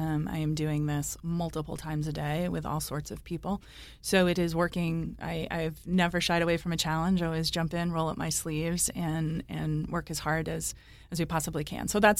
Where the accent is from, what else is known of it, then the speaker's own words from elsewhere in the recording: Cranston, Rhode Island, United States; Someone like me that, you know, grew up here. I grew up in Cranston. I live in Warwick. I went to Rhode Island College.